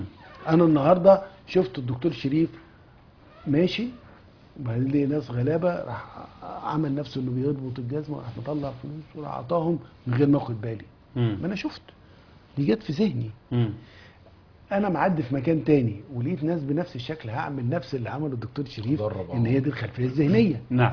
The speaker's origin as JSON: {"language": "Arabic", "region": "Upper Egypt", "country": "Egypt", "said": "انا راجل صعيدي"}